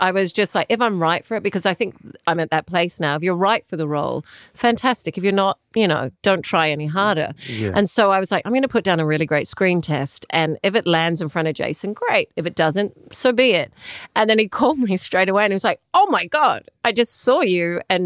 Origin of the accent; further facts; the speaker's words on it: New Zealand; now in Sydney, Australia; I'm from New Zealand.